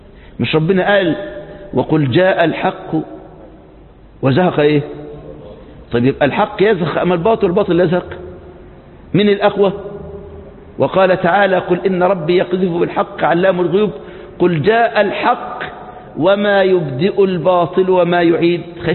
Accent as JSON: {"language": "Arabic", "country": "Egypt", "said": "العراق ما فيهاش كم العلماء الموجود عندنا في مصر"}